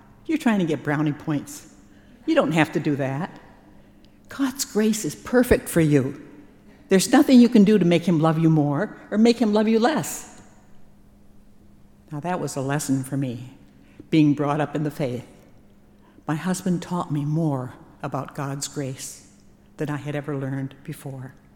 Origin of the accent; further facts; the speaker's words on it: Iowa, United States; moved away as an adult; It was the same year that I came from Iowa.